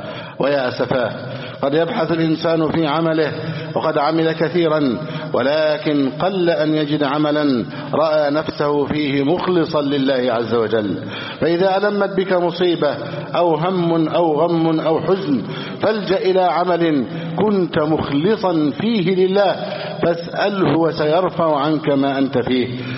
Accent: Egypt; اللهم احفظ بلدنا مصر أمنا أمانا سخاء رخاء

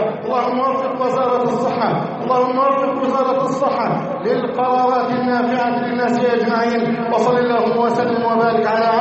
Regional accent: Egypt; أن يحفظ علينا بلدنا مصر. اللهم احفظ مصر أمناً أماناً، سقاءً رخاءً، وسائر بلاد المسلمين.

